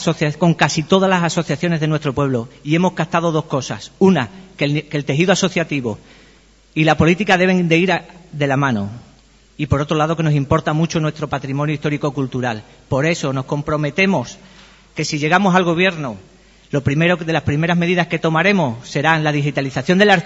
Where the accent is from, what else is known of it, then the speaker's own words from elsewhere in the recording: Guareña, Extremadura, Spain; lo bien que voy a hablar de mi pueblo y de nuestras gentes. Tenemos un tejido asociativo aquí en Guareña que ha crecido exponencialmente en estos últimos 5 o 6 años.